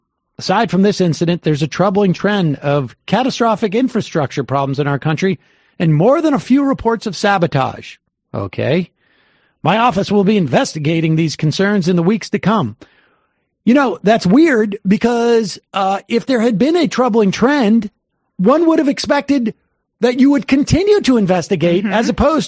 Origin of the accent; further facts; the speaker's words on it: Ohio, United States; I forgot I'm from Ohio.